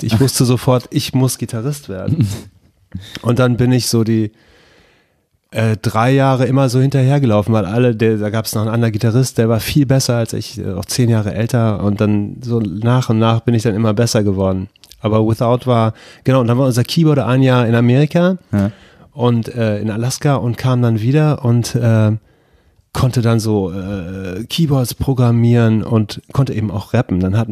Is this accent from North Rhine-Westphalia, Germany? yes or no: yes; Dortmund, North Rhine-Westphalia, Germany; now in Hamburg, Germany; Ich komme aus Dortmund ursprünglich und dann bin ich nach Hamburg gezogen, nach St. Pauli